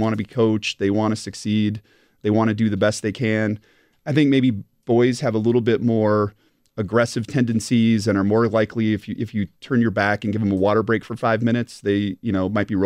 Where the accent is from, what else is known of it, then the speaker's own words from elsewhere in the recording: Montana, United States; I didn't. Born and raised in Montana.